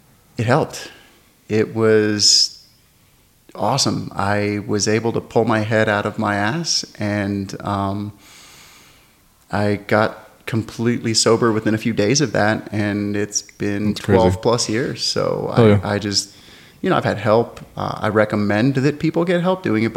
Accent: Florida, United States; also born or lived in Flagstaff, Arizona; I'm from Florida. I've lived in a lot of places, but I went back to Florida to try to get my stuff together.

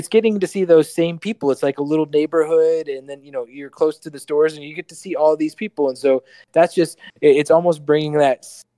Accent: Sturgis, Michigan, United States; So growing up in Sturgis, Michigan, if any of your viewers don't know, it's a very small town where Jake and I grew up with.

